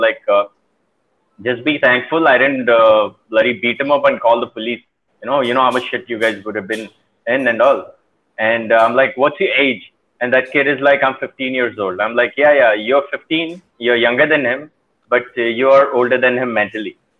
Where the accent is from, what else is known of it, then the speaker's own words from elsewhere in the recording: Puri, Odisha, India; I went through a lot of racism when I grew up in Puri